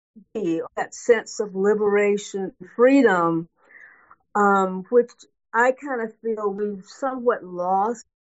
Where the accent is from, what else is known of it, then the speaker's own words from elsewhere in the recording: the South, United States; In 1968, I was 16 years old, and I grew up in the South.